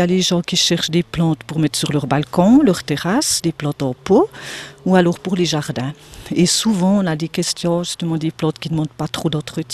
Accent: Courtelary, Bern, Switzerland; je viens du Vallon, j'ai passé mon enfance à Courtelary, je suis à Sonvilliers depuis 20 ans, un peu plus. J'ai 54 ans

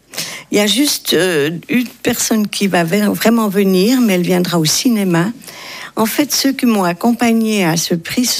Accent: Zurich, Switzerland; comme je suis née à Zurich et que j'ai fait mes écoles à Zurich

